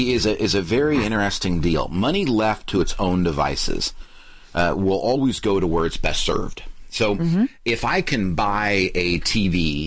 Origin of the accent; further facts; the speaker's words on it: Anderson, Indiana, United States; my hometown of Anderson, Indiana